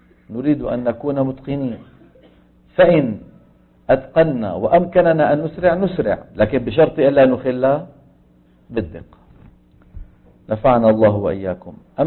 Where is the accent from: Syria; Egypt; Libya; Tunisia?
Syria; Damascus, Damascus Governorate; وهو من القراء المعدودين عندنا في دمشق